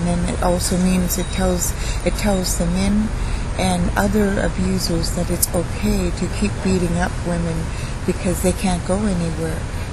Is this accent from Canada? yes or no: yes; Canada; I'm from the Coast Salish Nation